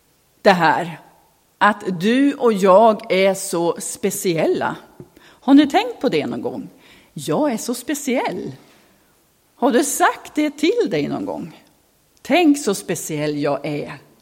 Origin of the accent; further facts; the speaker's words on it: Robertsfors, Västerbotten County, Sweden; Och jag växte upp i Robertsfors, i den här familjen. Och vi bodde i ett hus dit de hade flyttat in december 59 och så föddes jag då februari 60.